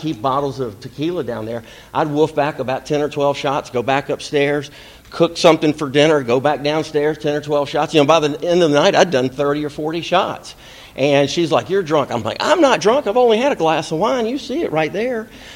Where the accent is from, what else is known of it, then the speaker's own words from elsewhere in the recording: Atlanta, Georgia, United States; I'm an alcoholic. I'm from Atlanta, Georgia.